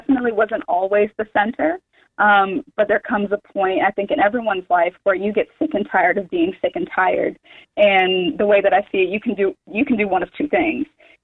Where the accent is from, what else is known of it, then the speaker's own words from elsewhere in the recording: Mobile, Alabama, United States; I'm originally from Mobile, Alabama, the home of murder and Mardi Gras.